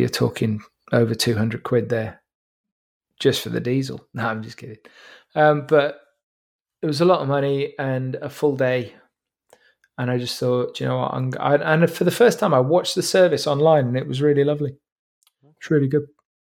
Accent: England, United Kingdom; But, you know, I'm English.

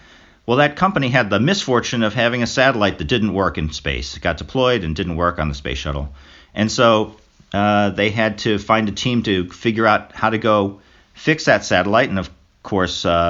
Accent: Chicago, Illinois, United States; now in Washington, United States; I grew up in Chicago, but not right now. I live in the suburbs of Washington, D.C.

